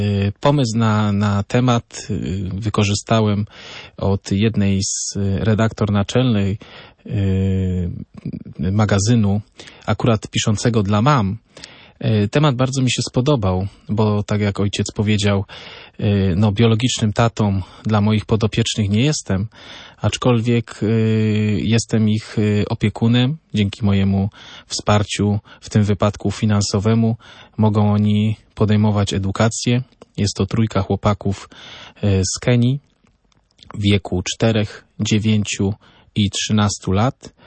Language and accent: Polish; Bielsko-Biała, Silesian Voivodeship, Poland; w parafii świętego Józefa w Bielsku Białej, skąd pochodzę.